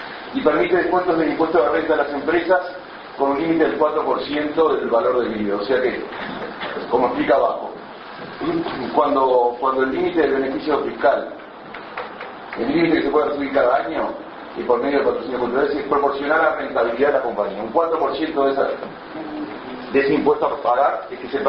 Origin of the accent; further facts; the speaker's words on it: Uruguay; celebro como uruguayo que estén los fondos de incentivos ahora disponibles en Uruguay. … soy el gerente de comunicación de Petrobras Uruguay